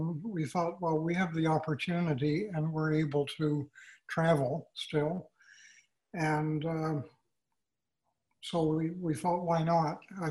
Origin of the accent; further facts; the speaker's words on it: Canada; as Canadian citizens we were not EU citizens